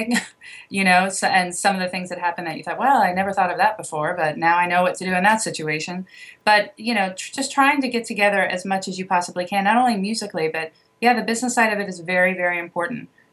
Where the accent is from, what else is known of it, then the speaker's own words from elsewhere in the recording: Washington, District of Columbia, United States; Sean's from Pittsburgh and I'm sort of from the Washington, D.C. area.